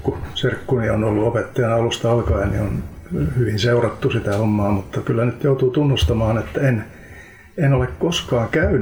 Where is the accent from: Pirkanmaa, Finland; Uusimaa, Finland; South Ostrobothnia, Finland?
South Ostrobothnia, Finland; Alajärvi; moved away as an adult; minä olen tuota lähtöisin Alajärveltä. Siellä kävin koulun ja kun koulu siellä loppui, niin lähdin sitten Otaniemeen opiskelemaan. Ja siitä pitäen on täällä pääkaupungin seudulla asuttu.